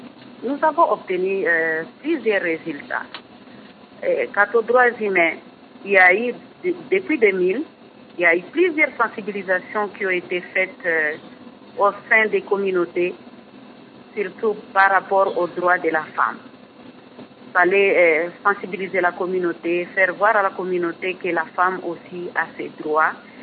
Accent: Bunia, Ituri, DR Congo; moi je suis originaire de l'Ituri, je suis de Bounia.

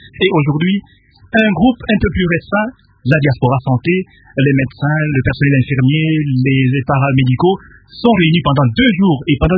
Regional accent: Brussels, Belgium; Moi, personnellement, évidemment, je viens de Belgique.

